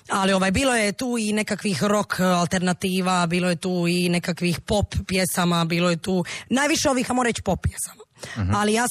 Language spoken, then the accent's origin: Croatian; Sinj, Split-Dalmatia County, Croatia; Dolazim iz Sinja